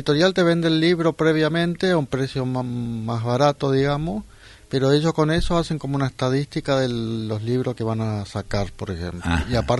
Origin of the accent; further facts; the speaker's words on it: Mocoretá, Corrientes, Argentina; lo que yo escribo mucho tiene que ver con la infancia, tiene que ver mucho con mi historia de mi pueblo Mocoretá.